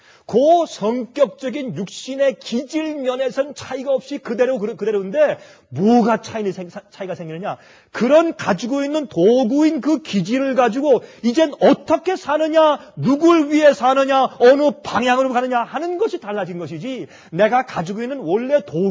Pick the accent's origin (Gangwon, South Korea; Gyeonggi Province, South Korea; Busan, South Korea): Gyeonggi Province, South Korea; also born or lived in Seoul; 저는 경기도 출신이고 서울에 산 사람이기 때문에 서울 말씨로 이런 말이 있어요.